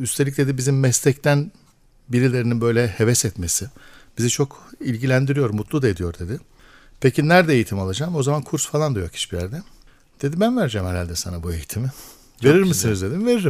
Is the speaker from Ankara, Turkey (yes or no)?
yes; Ankara, Turkey; Kırşehirliyim. Yani doğma büyüme Ankaralıyım ama Kırşehir nüfusuna kayıtlıyız. Kırşehir'imizi de seviyoruz. Kırşehir kültürüyle büyüdük biraz da.